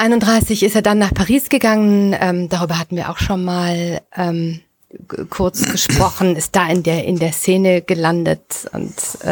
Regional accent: Düsseldorf, North Rhine-Westphalia, Germany; Ich bin ja auch Düsseldorferin

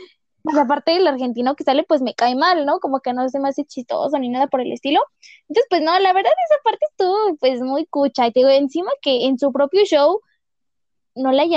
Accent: San Ángel, Mexico City, Mexico; yo no soy oriunda de Naucalpan, yo soy, excuse me, de San Ángel, ok, Ciudad de México

